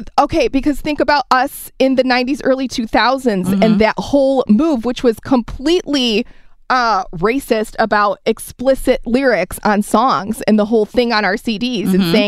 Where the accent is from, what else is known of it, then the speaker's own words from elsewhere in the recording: Chicago, Illinois, United States; Like, I'm born and raised in Chicago, and I take advantage of all the free stuff.